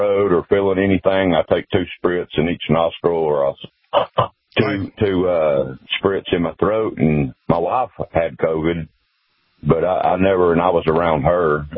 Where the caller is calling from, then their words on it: Chattanooga, Tennessee, United States; Chattanooga, Tennessee.